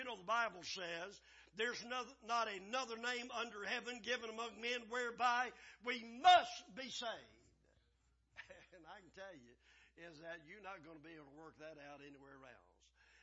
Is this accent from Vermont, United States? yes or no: no; Crockett, Texas, United States; when we grew up over there in East Texas and around Crockett is where we ended up, is that people always laughed and made fun the way we talked.